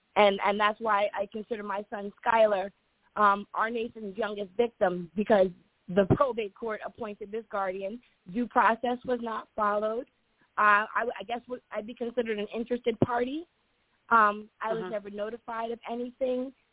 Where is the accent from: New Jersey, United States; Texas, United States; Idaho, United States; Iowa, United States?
New Jersey, United States; but I'm from New Jersey. And here in New Jersey, they do not acknowledge common law.